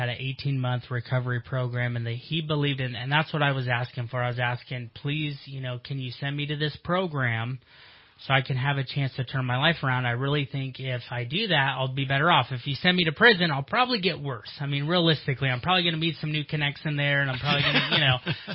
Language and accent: English; South Dakota, United States; I'm from South Dakota. I'd go back. I'll go work on the farm with my aunt and uncle.